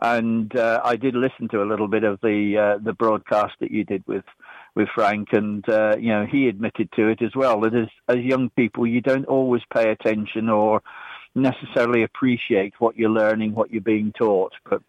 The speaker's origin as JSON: {"language": "English", "town": "Kinross", "region": "Scotland", "country": "United Kingdom", "tie": "born or raised there", "said": "Born and brought up as a Scot. My father was a miner in the Scottish coal mines underground, and although we lived in Kinross, which is, you know, part of the Fife"}